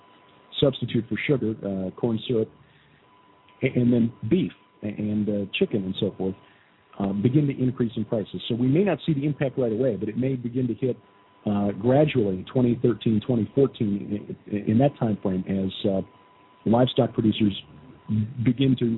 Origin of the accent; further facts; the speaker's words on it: Chicago, Illinois, United States; See, when I grew up in Chicago, I thought the world kind of ended at the Cook County line.